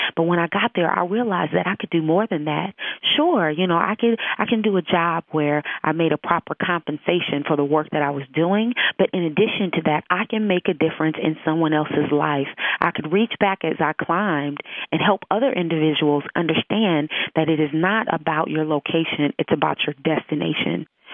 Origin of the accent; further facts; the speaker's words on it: Compton, California, United States; I went to Howard University for undergrad and Duke University for grad school, but I am originally from Compton, California.